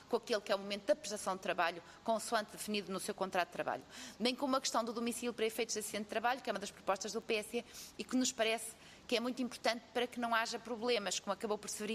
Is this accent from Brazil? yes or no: no; Norte, Portugal; Eu também sou do Alto Minho